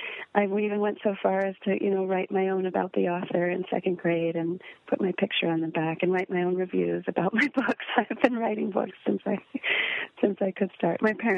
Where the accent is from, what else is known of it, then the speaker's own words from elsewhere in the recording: Miami, Florida, United States; Growing up in Miami, climbing in the mango tree, and just I spent a year in Laos, and it's very similar to South Florida in a lot of ways.